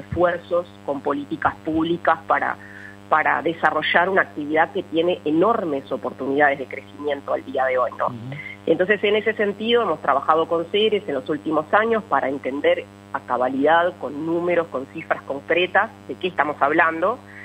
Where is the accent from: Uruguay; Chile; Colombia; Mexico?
Uruguay; Obviamente, como uruguayos, queremos que más turistas de fuera lleguen a Uruguay